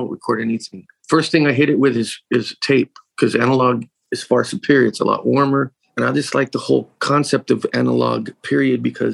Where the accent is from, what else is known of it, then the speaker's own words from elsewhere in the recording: Bakersfield, California, United States; I started DJing in 86, 87 in my hometown of Bakersfield.